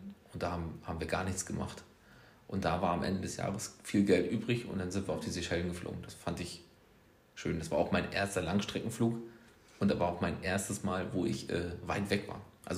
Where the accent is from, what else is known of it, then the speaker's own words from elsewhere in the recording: Northern Germany, Germany; Wir kommen wirklich hier aus dem Norden, aber wir können auch keinen Kitesurfen.